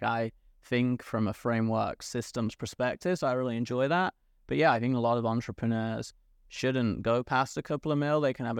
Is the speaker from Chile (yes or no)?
no; England, United Kingdom; moved away; I came from England and I feel I almost live like what I dream is a perfect day right now.